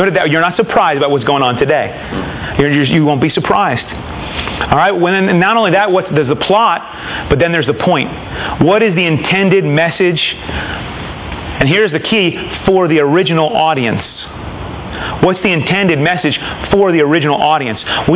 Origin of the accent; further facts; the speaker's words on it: United States; I'm not a German citizen, right? I don't obey the speed limit of the Autobahn. I'm an American.